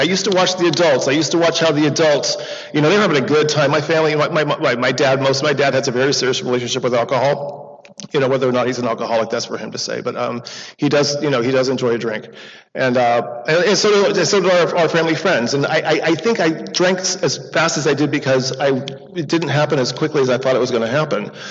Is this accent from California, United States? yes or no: yes; Yorba Linda, California, United States; I was born and raised in Yorba Linda, California, land of gracious living behind the orange curtain.